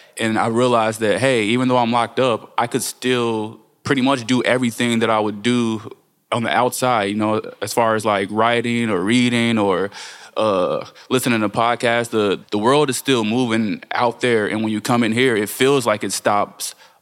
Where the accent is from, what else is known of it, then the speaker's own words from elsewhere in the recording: Gary, Indiana, United States; born there; I was born in Gary, Indiana, in March 1992. My family is all from Chicago except me.